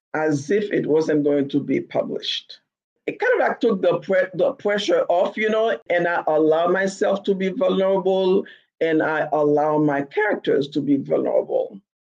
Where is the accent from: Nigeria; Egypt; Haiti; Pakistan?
Haiti; now in United States; Coming here from Haiti, it's funny, I just wrote something today and along the line of how when I came here from Haiti, which is an all Black country, right?